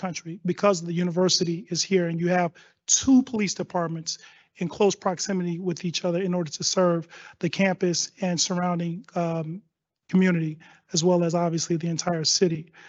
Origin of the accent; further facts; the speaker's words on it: Chicago, Illinois, United States; moved away as an adult; I came here in 88. I'm from Chicago.